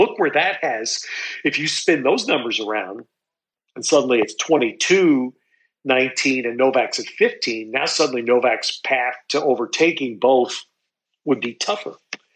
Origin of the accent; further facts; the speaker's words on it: United States; because I am an American that has a Guinness tap.